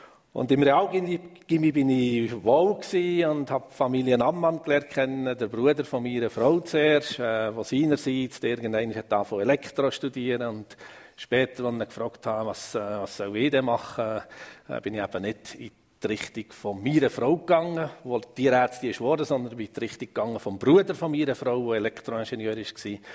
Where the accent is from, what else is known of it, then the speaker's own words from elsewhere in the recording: Affoltern im Emmental, Bern, Switzerland; Ich bin in Zaffolter im Emmental aufgewachsen. Das ist 20 Kilometer von hier.